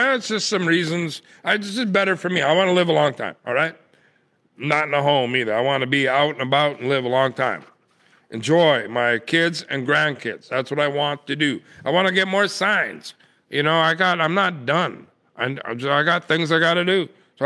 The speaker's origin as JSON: {"language": "English", "region": "North Dakota", "country": "United States", "said": "It wasn't really that nice, but it was nice. I'm from North Dakota, so it was nice."}